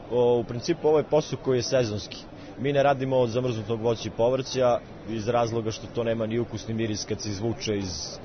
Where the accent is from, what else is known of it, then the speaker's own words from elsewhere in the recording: Kruševac, Šumadija and Western Serbia, Serbia; Ne, nisam. Ja sam iz Kruševca.